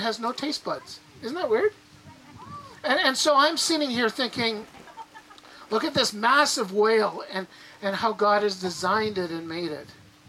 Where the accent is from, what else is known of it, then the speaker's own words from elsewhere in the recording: Grand Cache, Alberta, Canada; Most of you know I grew up in the mountains. I grew up in Grand Cache, and literally, we would walk out our front door, and literally beside me on this side was Grand Cache Mountain